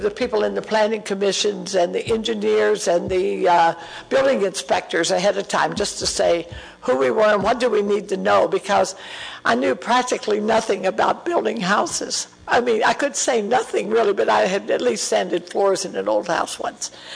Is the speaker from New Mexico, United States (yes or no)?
no; Virginia, United States; You all know we're from Virginia, don't you? I mean, Virginia does not stop at Roanoke. It goes on down.